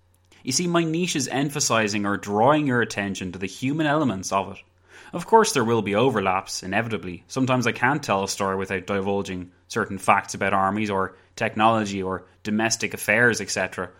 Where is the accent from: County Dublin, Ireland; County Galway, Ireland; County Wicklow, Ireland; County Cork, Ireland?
County Wicklow, Ireland; not to mention as an Irishman, because if you didn't know, I'm from Ireland. County Wicklow, to be precise.